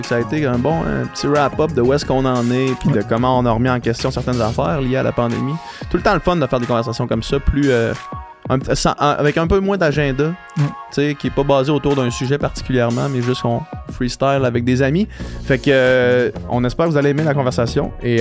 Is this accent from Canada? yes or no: yes; Chicoutimi, Quebec, Canada; born there; moi, je suis né à Chicoutimi, puis j'ai déménagé à 10 ans